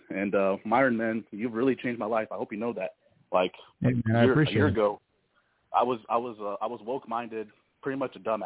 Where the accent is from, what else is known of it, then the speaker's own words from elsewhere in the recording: Houston, Texas, United States; born there; originally I was born in Houston, but I wouldn't really live there anymore because it's crazy, like congested there